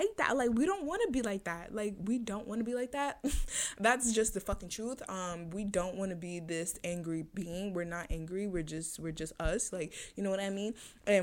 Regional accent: Boston, Massachusetts, United States; I'm from Dorchester, like, I'm from Boston, but I was raised in Dorchester, you know.

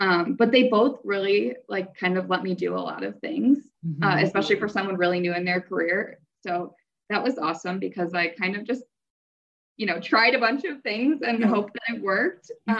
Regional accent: Milwaukee, Wisconsin, United States; So I grew up in Milwaukee

